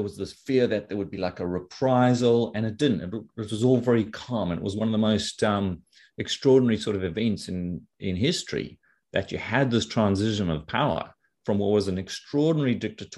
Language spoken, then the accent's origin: English; South Africa; So my background, as you know, I grew up in South Africa.